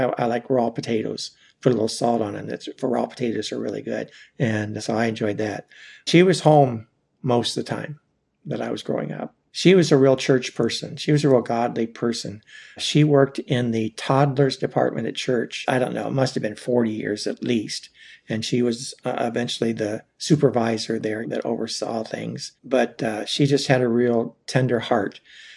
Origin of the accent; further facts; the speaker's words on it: Akron, Ohio, United States; born there; I was born on April 15th, back in 1948, in Akron, Ohio.